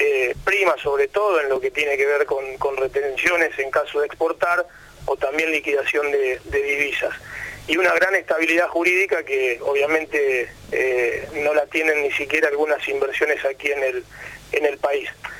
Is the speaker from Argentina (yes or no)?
yes; Santa Fe, Argentina; yo vengo a mi provincia de Santa Fe